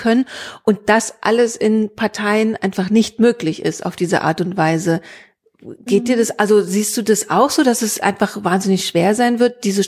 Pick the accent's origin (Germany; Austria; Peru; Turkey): Germany; Berlin; ich komme aus Berlin.